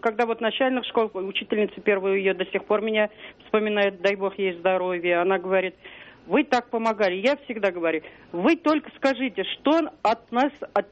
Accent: Lyubertsy, Moscow Oblast, Russia; я из Люберцы.

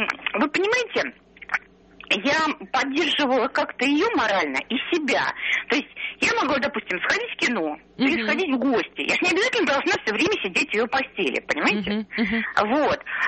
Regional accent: Moscow, Russia; я из Москвы.

